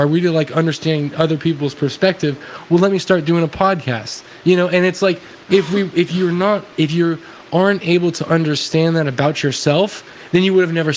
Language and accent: English; the South, United States; because I was raised in the South, right, and as a Christian